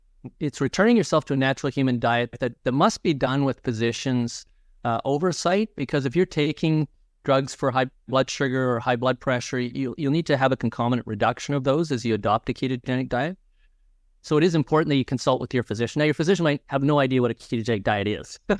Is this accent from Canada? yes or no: yes; Canada; I'm Canadian, but we still use that term.